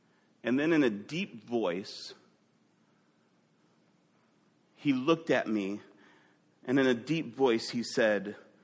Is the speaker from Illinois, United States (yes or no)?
yes; Waukegan, Illinois, United States; I grew up in Waukegan, Illinois, right on Lake Michigan.